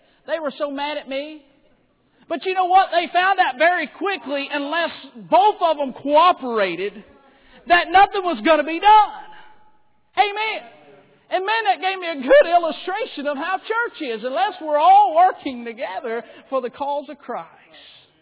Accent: Alabama, United States; pastor was from Texas. I was from Alabama, Florida side of the world. I was different.

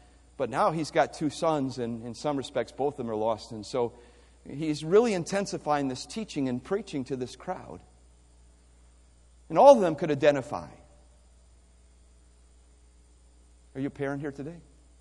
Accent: Ohio, United States; I come from Northeast Ohio. We have all the seasons.

